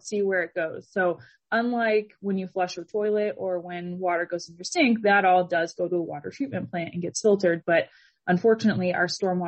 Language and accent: English; Washington, United States; now in Salem, United States; I mean, I am originally from Washington, and so I came to Salem to go to Willamette